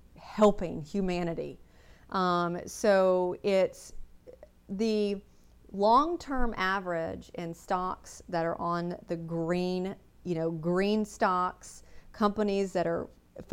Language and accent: English; Pensacola, Florida, United States; also born or lived in Los Angeles; I was born and raised here in Pensacola, and I left after serving 3 years in college at the University of South Alabama. I moved to Los Angeles and became a makeup artist in film and TV.